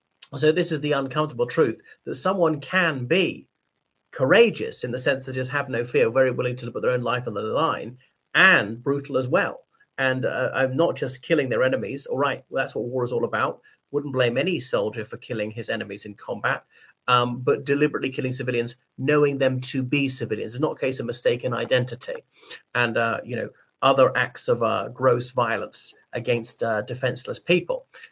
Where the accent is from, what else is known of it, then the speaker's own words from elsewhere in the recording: Ireland; from Ireland.